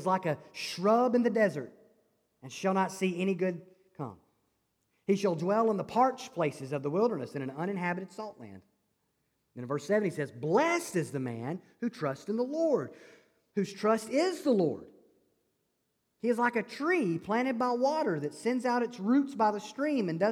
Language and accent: English; Alabama, United States; when we visit home, back my hometown back in Alabama, we go see my family and stuff.